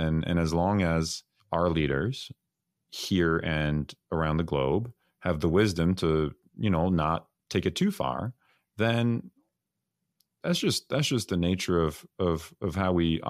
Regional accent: Paris, Île-de-France, France; born there; English is a second language; I'm French. I was born in Paris. So I think a lot about Europe.

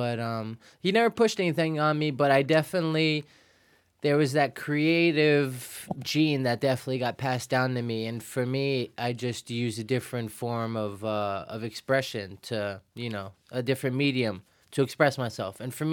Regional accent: Williamsburg, New York, United States; But I mean, growing up for me, man, I grew up in Williamsburg.

